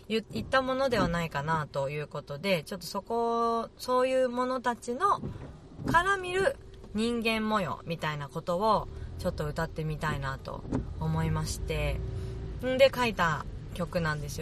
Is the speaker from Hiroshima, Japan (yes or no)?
no; Tokyo, Japan; 東京が私のずっと生まれ育ったところだから